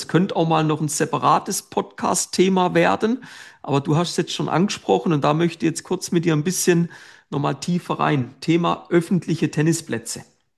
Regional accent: Basel, Switzerland; ich komme aus der Region Basel

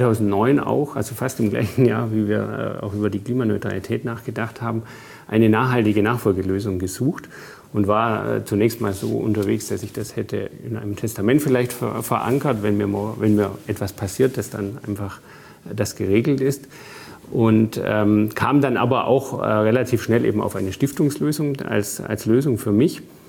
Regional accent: Bavaria, Germany; Ja, ich bin im Allgäu aufgewachsen.

